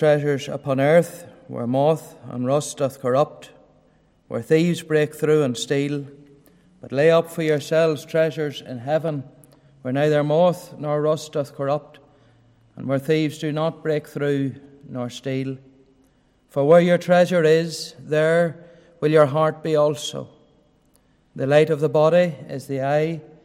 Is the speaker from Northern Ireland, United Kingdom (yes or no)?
yes; Corkley, Northern Ireland, United Kingdom; my mind goes back to my childhood days, how I was born there in South Armagh in the townland of Corkley, just about a mile from the border with the Republic of Ireland